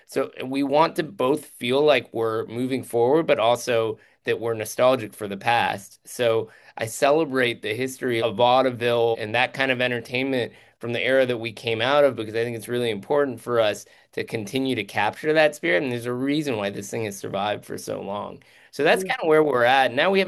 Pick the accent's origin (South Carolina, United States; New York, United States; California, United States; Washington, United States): Washington, United States; Seattle; Yeah, third generation Texan with half my family's from Colombia. And I grew up in Seattle, Washington.